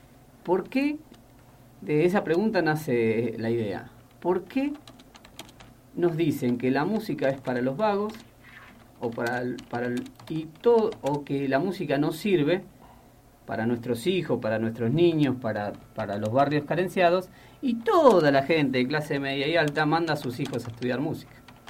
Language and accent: Spanish; Mendoza, Argentina; No, yo vivo, yo soy de Alto Mendoza. No vivo en un barrio carenciado, o sea, el barrio tiene cloaca, tiene agua, tiene asfalto. Mi casa, bueno, es una prefabricada, pero es en un barrio que, digamos, de clase media, sí.